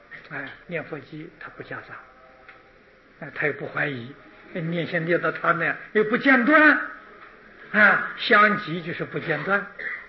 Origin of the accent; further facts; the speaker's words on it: China; 这是我们中国人俗话常讲啊，千江有水千江月。